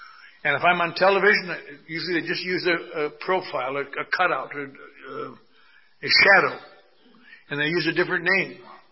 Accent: Eau Claire, Wisconsin, United States; I'm from Eau Claire, Wisconsin. I want to see movie stars.

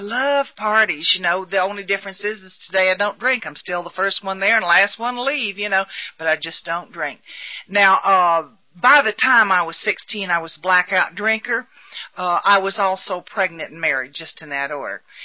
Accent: Florida, United States; I come from Florida, is where I come from.

